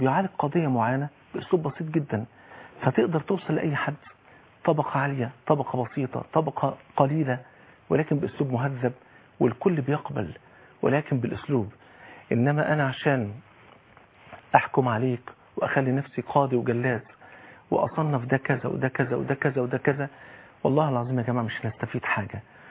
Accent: Egypt; احنا كمصريين وكناس مسلمين

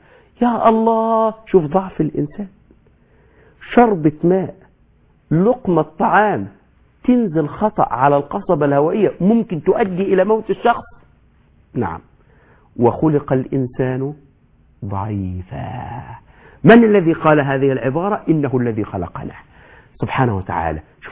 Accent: Egypt; الناس لما عندنا في مصر يسموها ايه؟ بيسموها الشرقة

